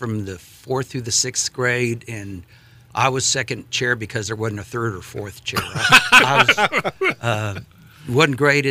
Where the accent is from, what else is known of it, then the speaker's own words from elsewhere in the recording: Amarillo, Texas, United States; also born or lived in Austin, Texas; Yeah, born and raised in Amarillo.